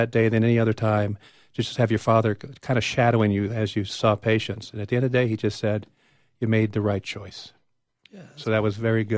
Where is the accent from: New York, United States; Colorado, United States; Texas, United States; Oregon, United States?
Colorado, United States; Durango; I grew up in Durango.